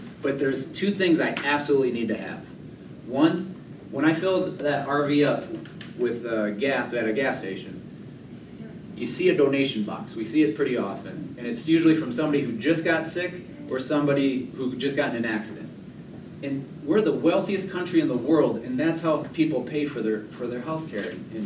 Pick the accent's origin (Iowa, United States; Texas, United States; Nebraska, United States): Iowa, United States; Sioux City; I come from Sioux City.